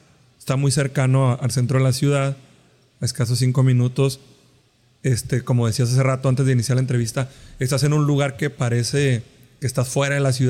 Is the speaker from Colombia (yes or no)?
no; Sonora, Mexico; Yo sí noto que en San Luis, pues por la cuestión, por mil cuestiones, el calor y porque somos de Sonora